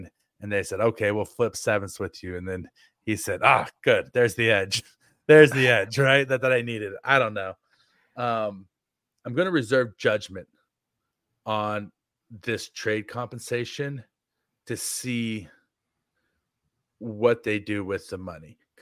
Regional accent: Kansas, United States; born there; a little known fact about me is that I was born on September 4th, 1981 at Shawnee Mission Medical Center.

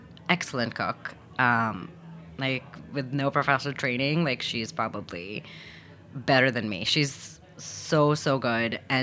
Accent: Pakistan; And so we moved back when I was just one. And then I was raised in Pakistan.

